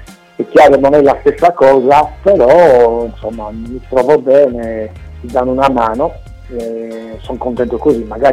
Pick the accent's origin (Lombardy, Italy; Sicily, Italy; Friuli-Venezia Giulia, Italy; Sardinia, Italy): Sardinia, Italy; Io sono sardo